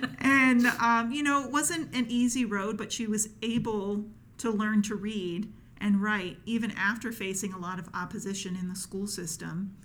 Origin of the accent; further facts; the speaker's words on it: Washington, District of Columbia, United States; because of the way that I grew up, and growing up in Washington, D.C. area, I thought, well, you know, Christians vote one way and non-Christians vote another way.